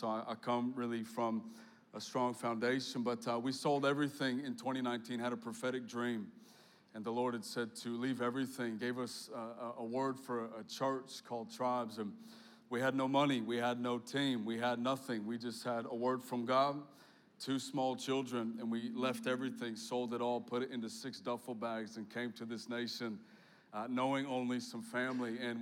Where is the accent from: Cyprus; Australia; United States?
Australia; Perth, Western Australia; I do come from Perth. I was born in Australia, so I'm one of y'all. G'day, come on. But you're like, you don't sound like me. I am American and Australian, half Hispanic.